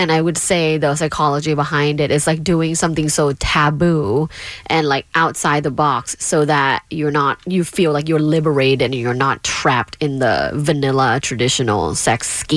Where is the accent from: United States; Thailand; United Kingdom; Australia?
Thailand; Bangkok; So I grew up in Bangkok, right? And in Thailand, we have